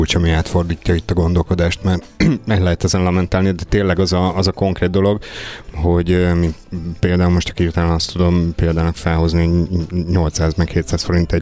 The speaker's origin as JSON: {"language": "Hungarian", "region": "Zala", "country": "Hungary", "said": "például én Zalai vagyok, ott látom, hogy olyan gyönyörű pincék, hegyek, hegyoldalak"}